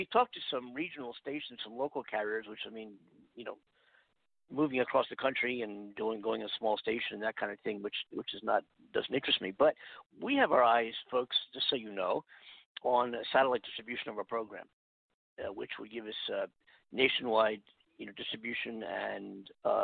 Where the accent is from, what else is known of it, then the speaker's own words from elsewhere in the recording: Philadelphia, Pennsylvania, United States; even though I'm in the Los Angeles studios of coast to coast here, Pennsylvania is my home state, my hometown, Philadelphia.